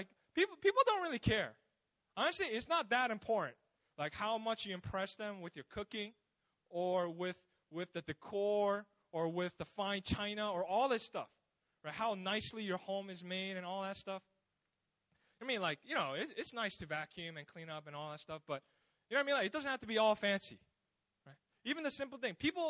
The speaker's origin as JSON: {"language": "English", "country": "United States", "moved": "as an adult", "said": "I'm a foreigner too. I'm from America, but I've been here for about a little less than a year, almost a year soon."}